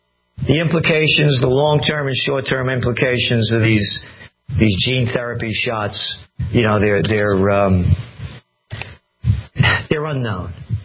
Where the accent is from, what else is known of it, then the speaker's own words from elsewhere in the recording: Bronx, New York, United States; It's not the New York that I grew up in. You know, I was born in the Bronx.